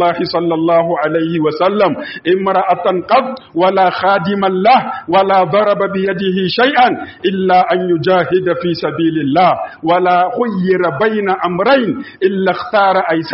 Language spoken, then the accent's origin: Arabic; Niger; اللهم اجعل بلادنا النيجر آمنا مطمئنا سخاء رخاء وسائر بلاد المسلمين